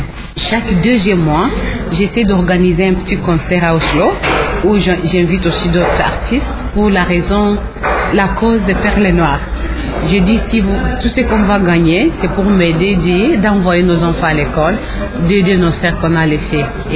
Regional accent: DR Congo; Ça fait partie de notre richesse congolaise.

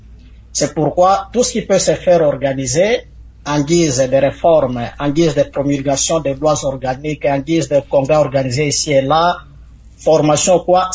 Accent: DR Congo; chez nous, en République démocratique du Congo

